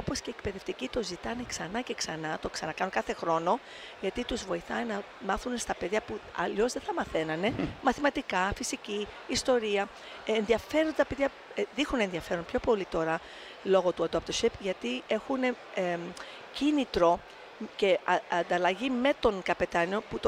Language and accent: Greek; New York City, New York, United States; Greek is a second language; γιατί είμαι από Νέα Υόρκη και ήμουν εκεί το καλοκαίρι